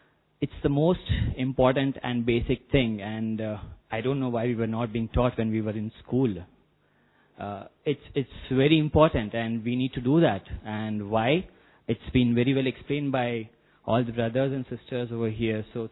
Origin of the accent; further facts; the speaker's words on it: Ahmedabad, Gujarat, India; from Ahmedabad.